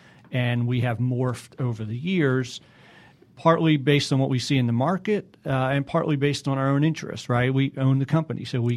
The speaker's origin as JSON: {"language": "English", "town": "Philadelphia", "region": "Pennsylvania", "country": "United States", "said": "So I'm a transplant, like a lot of other folks here, right? I came from Philadelphia."}